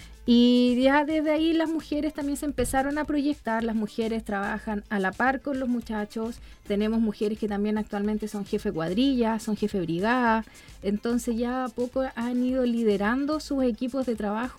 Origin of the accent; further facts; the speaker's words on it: Melipilla, Santiago Metropolitan, Chile; now in Curacaví, Chile; Sí, pero yo soy de nací y criada en Melipilla.